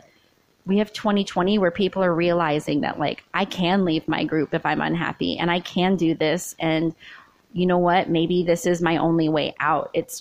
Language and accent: English; Philippines; Like, one, they're Korean. Two, I'm Filipino. So body types, completely different.